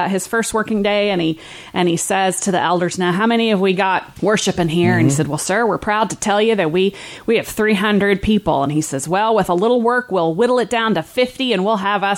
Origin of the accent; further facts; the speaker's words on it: Lexington, Kentucky, United States; I'm from the area completely and thoroughly, was born and raised in Lexington